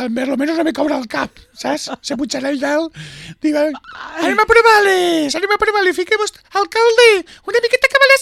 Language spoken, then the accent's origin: Catalan; Valencian Community, Spain; van perdre la nostra identitat majoritàriament, eh? Com a valencians.